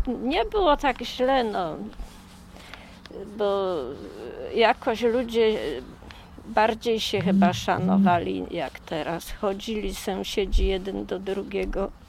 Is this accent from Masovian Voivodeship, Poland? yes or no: no; Lesser Poland, Poland; mieszkam tu od urodzenia, urodziłam się w 1948 roku, chodziłam do szkoły do Targanic